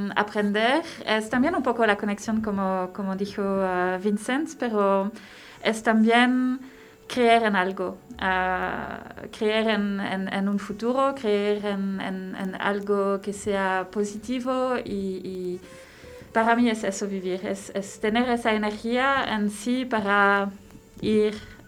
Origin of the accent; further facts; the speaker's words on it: Belgium; Spanish is a second language; soy también de Bélgica.